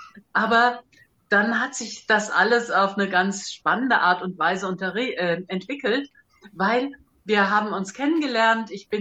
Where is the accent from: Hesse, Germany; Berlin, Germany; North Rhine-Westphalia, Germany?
Hesse, Germany; Frankfurt; Ja, also ich bin in Frankfurt geboren. Ich bin nie weit weggekommen von Frankfurt und wohne jetzt 30 Kilometer außerhalb von Frankfurt in Richtung Nordosten. Mein Ort heißt Bruchköbel.